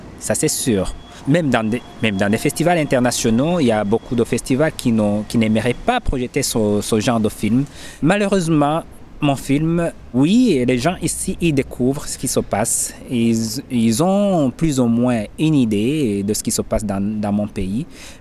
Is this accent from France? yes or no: no; Burundi; moved away; J'ai mon passé dans mon village natal, j'ai mon passé, j'ai mes parents qui se trouvent au Burundi, j'ai mes frères qui se trouvent là-bas.